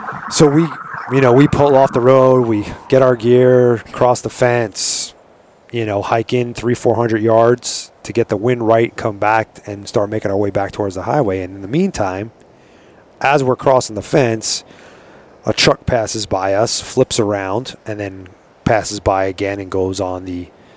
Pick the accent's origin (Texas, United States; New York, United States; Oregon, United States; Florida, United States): New York, United States; now in Arizona, United States; I know back east, because I'm from New York, man.